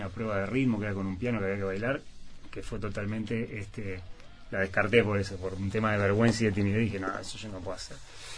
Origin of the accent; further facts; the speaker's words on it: Parque Posadas, Buenos Aires Province, Argentina; Yo soy del Parque Posadas hasta el día de hoy. Me acuerdo, nosotros jugábamos de chico hasta que no veías la pelota.